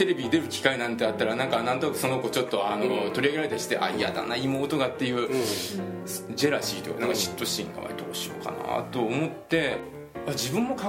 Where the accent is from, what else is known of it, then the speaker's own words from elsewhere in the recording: Fukuoka, Japan; あ、最初は地元福岡の代理店ですね。